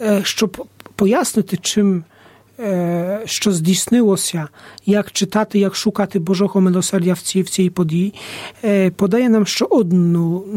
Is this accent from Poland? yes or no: yes; Poland; now in Ukraine; я сам родом з Польщі, з парафії, де є санктуарій матері Божого милосердя.